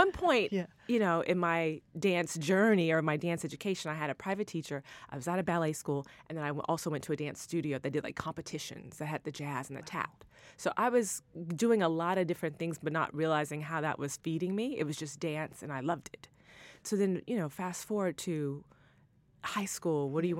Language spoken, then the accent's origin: English; Huntsville, Alabama, United States; Yeah, I'm a Southerner. Yeah. Huntsville, Alabama.